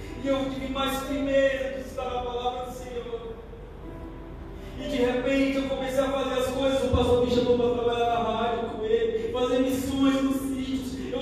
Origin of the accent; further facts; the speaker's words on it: Pernambuco, Brazil; Eu, lá na minha cidade, eu sou de Pernambuco, né? Foi uma cidadezinha que tem 25 mil habitantes.